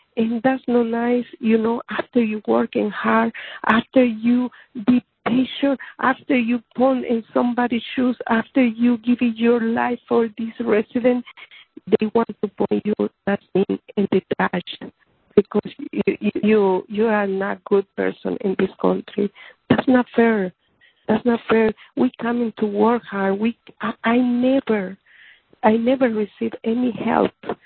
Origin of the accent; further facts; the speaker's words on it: El Salvador; English is a second language; moved away as an adult; now in United States; I come from El Salvador. I'm here for 20 years.